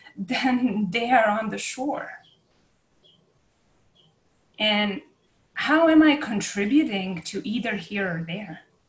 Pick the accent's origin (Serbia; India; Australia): Serbia; Belgrade; now in Greenville, United States; I was born and raised in Yugoslavia. And by the time I left my country, it changed its name to the Federal Republic of Yugoslavia. And now, when I visit my birth city of Belgrade, I go to Serbia. And I'm here in Greenville, South Carolina.